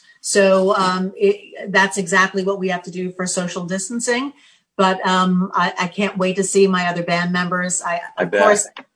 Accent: New York, United States; But, you know, I was one of the lucky ones. I grew up in New York.

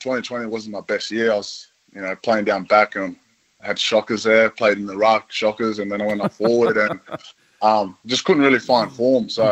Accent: Queensland, Australia; growing up in Queensland, there was a lot of rugby league there.

